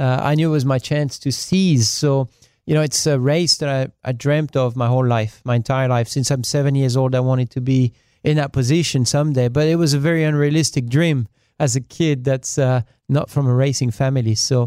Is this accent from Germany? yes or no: no; France; English is a second language; My hometown only holds 6,000 people.